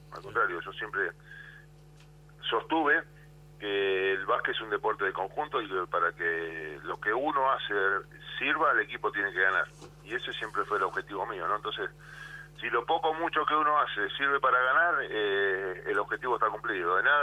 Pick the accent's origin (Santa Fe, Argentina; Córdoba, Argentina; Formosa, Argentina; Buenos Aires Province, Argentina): Buenos Aires Province, Argentina; La Plata; yo vivía en La Plata en esa época, soy platense